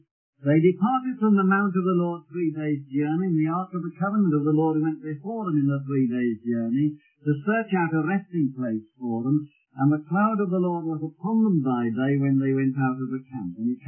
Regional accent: Birmingham, West Midlands, United Kingdom; I hope my accent doesn't put you off. Coming from Birmingham, Brummagem, we call it, in England.

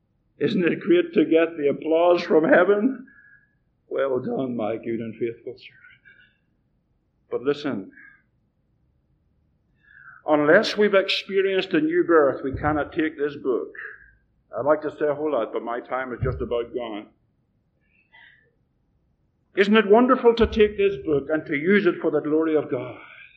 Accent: Ireland; born there; You don't get an American passport when you're born in Ireland. And you know, by my accent, I wasn't born in Texas.

